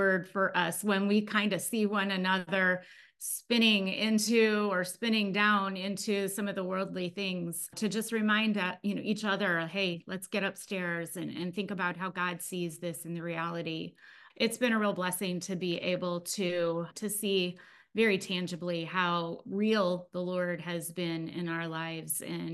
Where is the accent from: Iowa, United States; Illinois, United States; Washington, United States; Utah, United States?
Iowa, United States; Ankeny; And we are from Ankeny, Iowa, which is a suburb of Des Moines, Iowa. So right in the middle of the country.